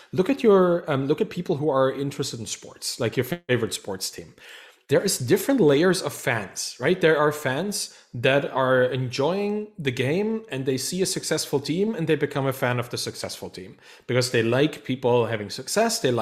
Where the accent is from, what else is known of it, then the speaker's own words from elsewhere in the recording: Dresden, Saxony, Germany; English is a second language; like my hometown of Dresden did in the soccer team back in the 90s